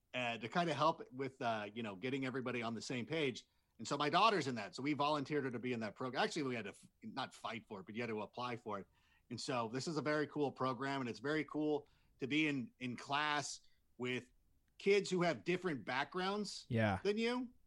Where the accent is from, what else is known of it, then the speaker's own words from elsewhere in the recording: California, United States; also born or lived in Corona; Well, I grew up in Southern California. Yeah. Like an idiot. I felt that I knew enough Spanish from my Spanish speaking friends. I lived in Corona.